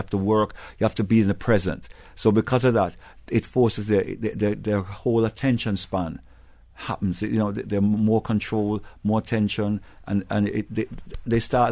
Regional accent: England, United Kingdom; born there; also born or lived in Jamaica; I was born in England from Jamaican parents, and at six, I decided I wanted to play drums.

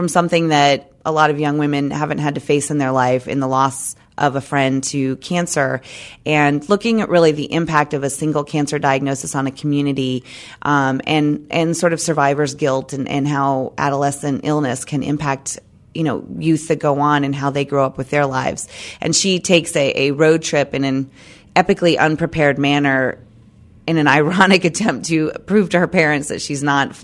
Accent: Charlotte, North Carolina, United States; And, you know, and growing up in Charlotte, I was often a bridesmaid at a very young age.

